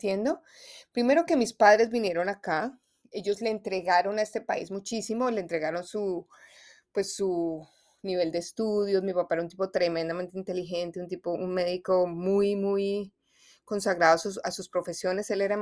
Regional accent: Bogotá, Bogotá D.C., Colombia; now in Washington, United States; Yo siempre he sido de ciudades fuertes, ese es mi temperamento, a mí me encanta New York, yo soy de Bogotá, a mí me gusta el pito, el taxi, el grito, yo soy una mujer totalmente urbana.

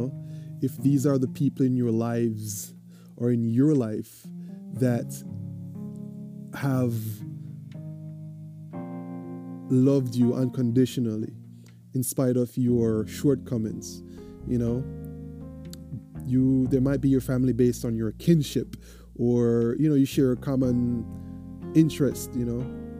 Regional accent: Jamaica; because I was born and raised in Jamaica, and even your neighbors were your family.

